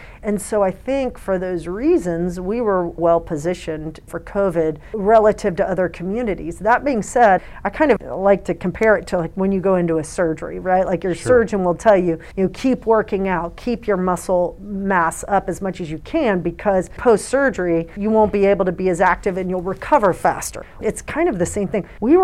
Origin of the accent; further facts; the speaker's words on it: Cincinnati, Ohio, United States; So I grew up in Cincinnati, matriculated over to Indiana. My undergrad is from Indiana University.